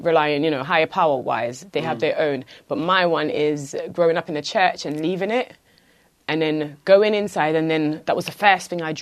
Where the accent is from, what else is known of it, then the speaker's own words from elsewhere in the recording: Trelawny, Jamaica; also born or lived in Spanish Town; But I wasn't brought up in Spanish Town. I was born there, and then I got brought to countryside, Trelawney.